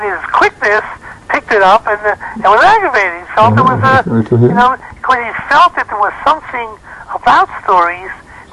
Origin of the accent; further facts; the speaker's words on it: Philadelphia, Pennsylvania, United States; moved away as an adult; now in Lakewood, United States; I came to Lakewood from Philadelphia, I was 20 years old.